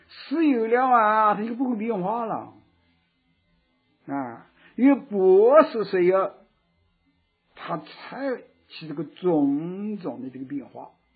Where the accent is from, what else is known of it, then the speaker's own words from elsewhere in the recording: China; 我们现在作为一个中国人啊